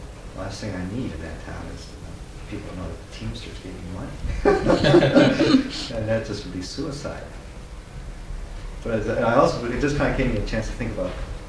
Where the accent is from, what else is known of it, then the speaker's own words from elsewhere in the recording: Willamina, Oregon, United States; Willamina, Oregon.